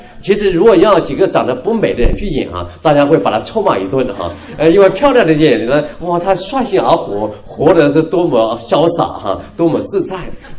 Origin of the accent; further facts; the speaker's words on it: Atlanta, Georgia, United States; 我来自亚特兰大亚特兰大大家就也知道是一本小说哪本小说的作者的故乡Gone with the Wind 飘的这个小说的故乡了